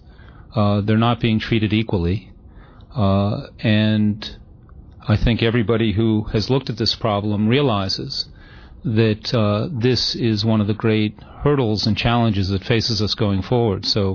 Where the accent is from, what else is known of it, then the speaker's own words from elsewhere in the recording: Boston, Massachusetts, United States; Now, I come from Boston, too.